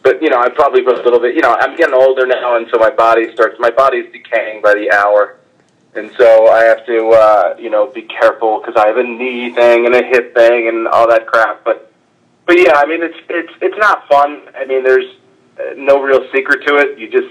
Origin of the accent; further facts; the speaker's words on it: Boston, Massachusetts, United States; I'm from Boston, but I hate all the Boston sports teams.